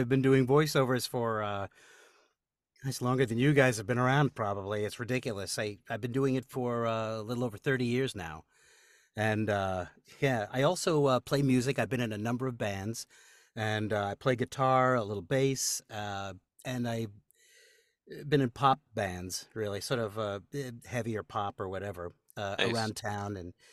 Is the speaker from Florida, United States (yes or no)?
no; Manhattan, New York, United States; Well, I grew up in Manhattan, and my dad worked in television.